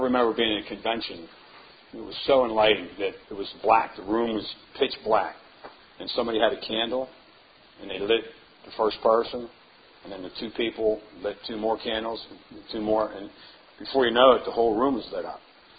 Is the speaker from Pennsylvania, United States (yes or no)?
yes; Lancaster, Pennsylvania, United States; I was born and raised in Lancaster, PA.